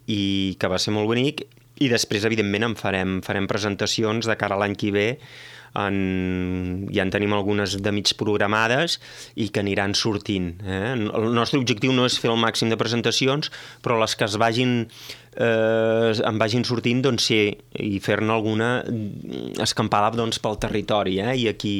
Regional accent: Santes Creus, Catalonia, Spain; now in Valls, Spain; soc de Santes Creus però fa molt de temps que visc aquí

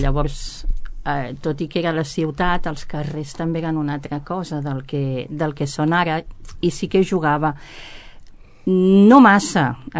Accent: Barcelona, Catalonia, Spain; moved away as an adult; now in Alt Camp, Spain; Doncs vaig néixer a Barcelona i vaig estar vivint allà fins als 35 anys que vaig venir a viure cap aquí, cap a l'Alt Camp.

